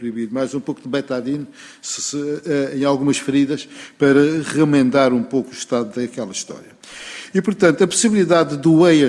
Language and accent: Portuguese; Portugal; é uma questão que como português, basicamente me preocupa.